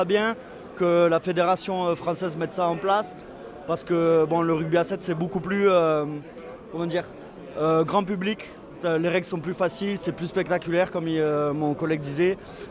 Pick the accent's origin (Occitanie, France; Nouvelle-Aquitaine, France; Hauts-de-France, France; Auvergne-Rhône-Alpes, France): Occitanie, France; Moi, je viens du sud de la France, j'ai joué à l'USAP, donc à Perpignan.